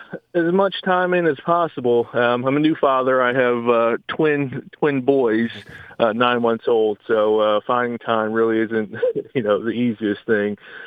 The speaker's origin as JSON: {"language": "English", "country": "France", "tie": "born or raised there", "also_born_or_lived": "Italy / Greece", "said": "So I was raised in Europe, France, Italy, and Greece, to be specific."}